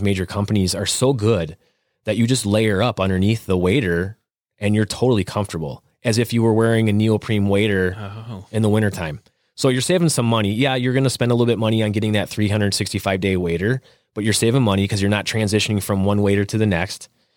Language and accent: English; Wisconsin, United States; And I grew up in Wisconsin. I was not originally from Stevens Point.